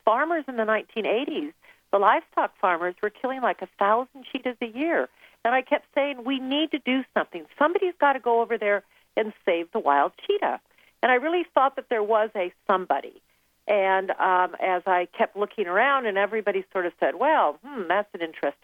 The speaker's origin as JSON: {"language": "English", "country": "United States", "said": "I think a lot of it in being a woman and also being an American"}